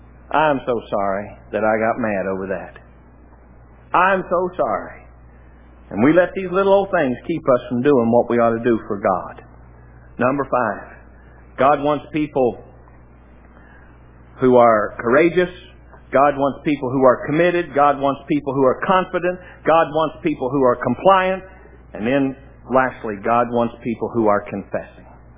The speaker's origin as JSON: {"language": "English", "region": "West Virginia", "country": "United States", "said": "I mean, I'm a hillbilly from West Virginia. I didn't know what an acronym was."}